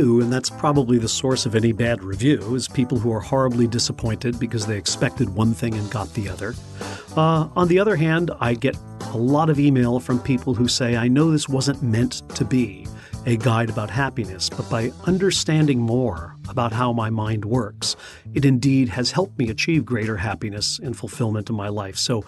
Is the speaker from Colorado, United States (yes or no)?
no; Evanston, Illinois, United States; Well, I grew up in Evanston, Illinois. My dad was a professor at Northwestern University.